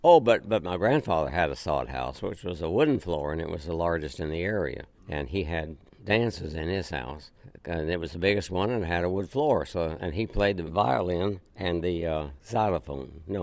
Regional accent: Cripple Creek, Colorado, United States; also born or lived in Goodland, Kansas; was born in Goodland, Kansas, a farming community in northwest Kansas close to the Colorado line. But most of my life, early life, was spent in Colorado, in the mountain country around Cripple Creek, Colorado.

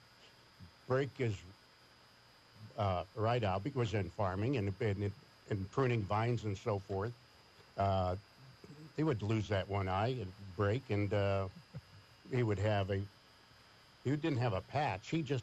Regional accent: Dinuba, California, United States; also born or lived in Reedley; Well, I was born and raised in the Dinuba area

